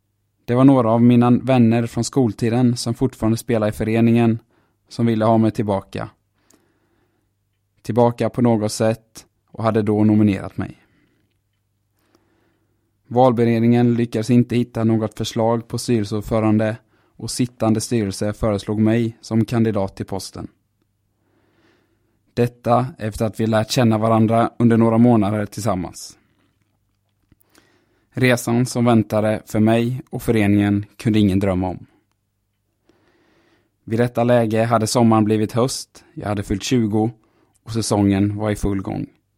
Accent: Taberg, Jönköping County, Sweden; Född och uppvuxen i Taberg söder om Jönköping. Villa, radhus och sedan flytt till lägenhet in i centrala Jönköping vid 13 års ålder.

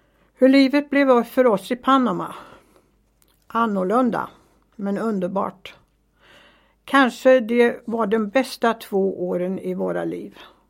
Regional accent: Sandhem, Jönköping County, Sweden; Att dansa hade inte varit tillåtet i min barndom hemma i Sandhem.

